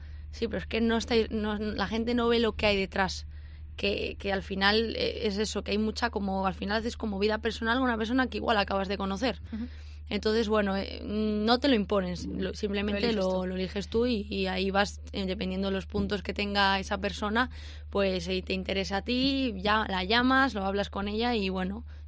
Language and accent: Spanish; Valladolid, Castile and León, Spain; Yo además soy orgullosa de Valladolid, siempre lo digo que soy de Valladolid, me encanta.